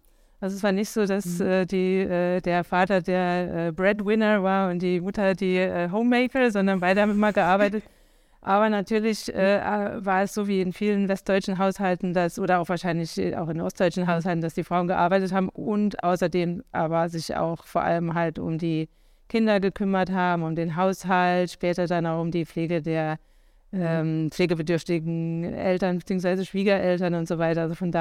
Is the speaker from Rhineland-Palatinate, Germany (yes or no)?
yes; Idar-Oberstein, Rhineland-Palatinate, Germany; In der Zeit, in der ich im Ausland gelebt habe, wenn man mich gefragt hat, wo ich herkomme, wenn ich dann gesagt habe, aus Idar-Oberstein